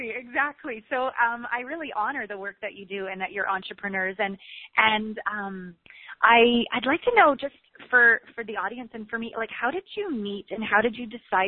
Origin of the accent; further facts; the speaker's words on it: Canada; moved away as an adult; back in the day when I was 19, I'm from Canada, and I left on my Uncle Phil's 18-wheeler semi-truck for Hollywood.